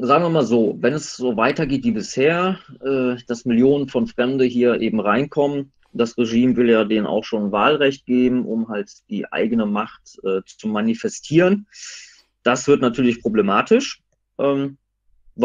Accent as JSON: {"language": "German", "region": "West Germany", "country": "Germany", "said": "oder ich komme aus Westdeutschland"}